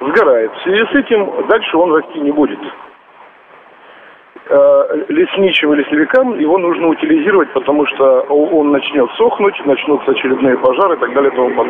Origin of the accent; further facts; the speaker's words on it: Khakassia, Russia; now in Moscow, Russia; я из Красноярского края, Республика Хакасия.